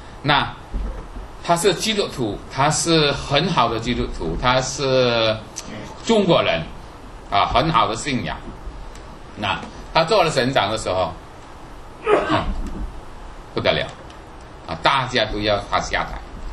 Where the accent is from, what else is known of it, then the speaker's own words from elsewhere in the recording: Indonesia; 我们知道我是印尼来的哈，我知道印尼的情况。